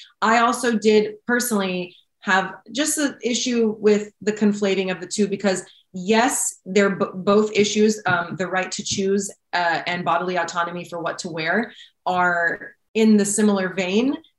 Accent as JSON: {"language": "English", "country": "United States", "said": "specifically in the United States for me, because I'm American"}